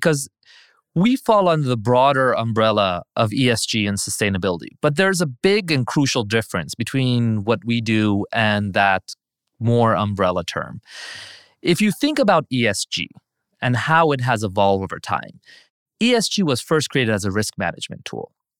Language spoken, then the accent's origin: English; Iran; English is a second language; So I was born and I grew up in Iran. And growing up in a developing country